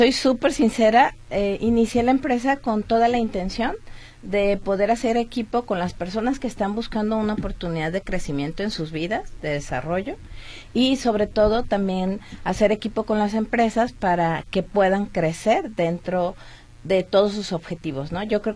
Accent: Jalisco, Mexico; also born or lived in Panama; soy de aquí de Jalisco. Bueno, nací en Panamá, pero me llegué aquí desde los 5 años, entonces soy muy mexicana.

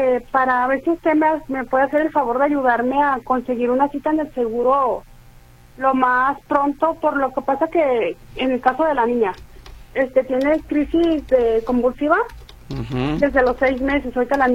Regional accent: Teuchitlán, Jalisco, Mexico; Yo soy de Teuchitlán.

